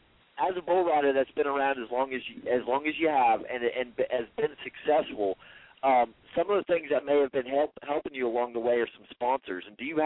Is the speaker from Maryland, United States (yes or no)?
no; Florida, United States; He's a handy bull rider, and we're being from Florida.